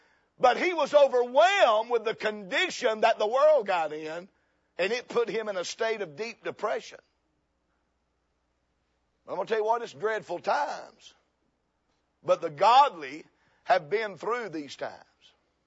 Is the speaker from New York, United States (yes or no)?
no; South Carolina, United States; now in Kentucky, United States; I'm originally from South Carolina. I've been in Kentucky for 30 years.